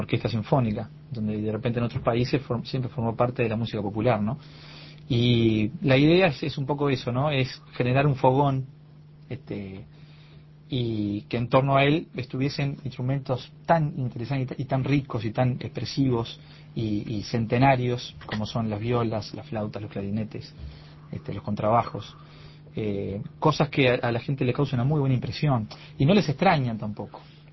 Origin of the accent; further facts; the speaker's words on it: San José, Uruguay; now in Montevideo, Uruguay; cuando nos mudamos para Montevideo, que éramos de San José, nosotros, algunos de nosotros somos de San José